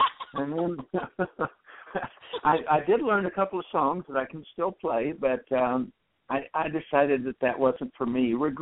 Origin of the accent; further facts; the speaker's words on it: Kansas, United States; I grew up in western Kansas in a small town.